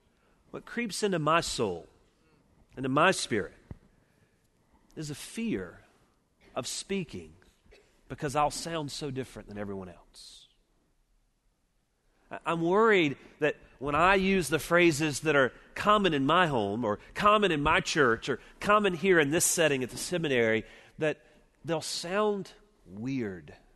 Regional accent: Mobile, Alabama, United States; accent: southern; being from Deep South, Mobile, and having been in Deep South most of my life, aware of my thick accent.

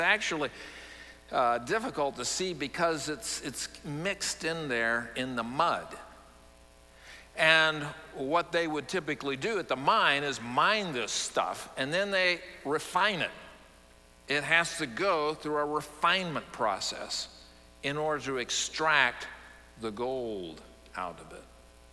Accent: San Antonio, Texas, United States; When I was growing up in San Antonio, I developed an interest in collecting stones and rocks as a kid.

